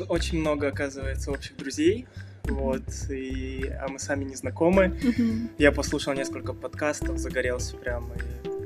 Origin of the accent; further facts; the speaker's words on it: Almaty, Kazakhstan; now in Berlin, Germany; 26 лет. На следующей неделе уже будет 27. Uh-huh. Я архитектор, родом из Алматы.